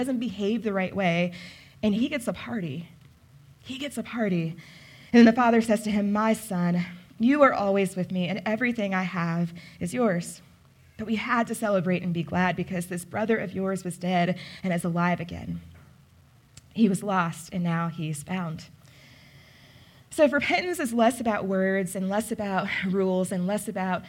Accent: Michigan, United States; moved away; also born or lived in Rhode Island; I grew up in Michigan, but eventually I moved to New England. And specifically to Rhode Island.

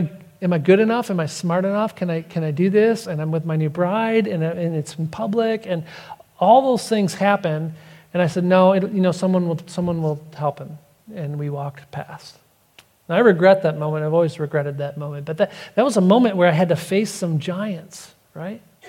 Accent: United States; I'm an American.

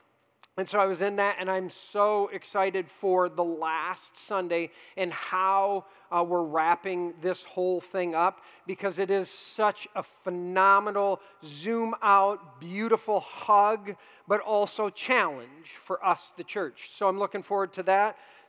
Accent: Hudsonville, Michigan, United States; I grew up in Hudsonville

